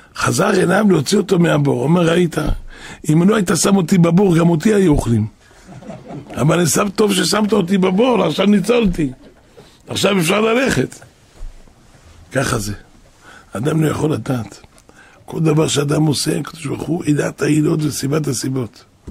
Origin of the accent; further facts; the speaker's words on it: Jerusalem District, Israel; אני גדלתי פה בנהר שלום